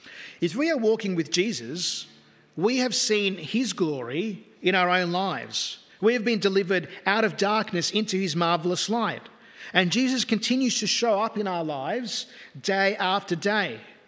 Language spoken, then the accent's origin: English; Australia; My background is Italian and Maltese, even though I was born here in Australia, first generation Australian, which means I grew up in a home and a culture that put a very high emphasis on family. We were a Christian family, a church-going family.